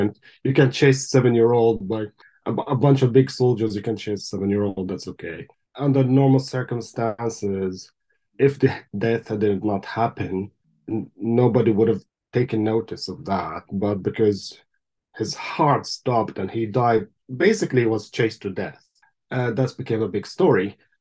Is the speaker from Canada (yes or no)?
no; Gaza, Gaza Strip, Palestine; I mean, for me, I grew up in Gaza in a refugee camp.